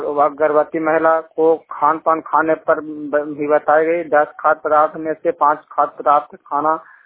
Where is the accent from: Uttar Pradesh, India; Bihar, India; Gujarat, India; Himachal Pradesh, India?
Bihar, India; Puna; ग्राम पुना post पुना थाना हिलसा जिला नालंदा का निवासी हूँ।